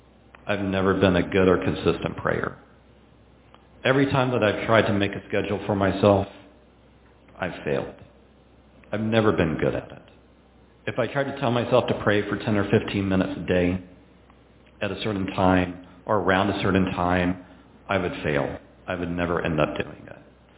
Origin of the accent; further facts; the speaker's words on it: Texas, United States; I'm from Texas and we eat a lot of cornbread.